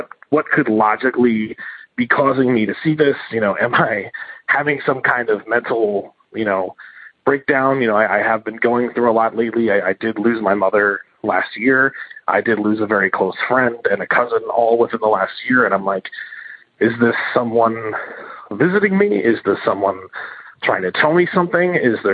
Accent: Philadelphia, Pennsylvania, United States; I am from Philadelphia, Pennsylvania.

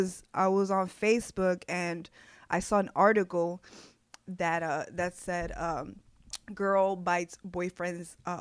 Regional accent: Miami Beach, Florida, United States; I was raised in South Beach, and my high school was in South Beach.

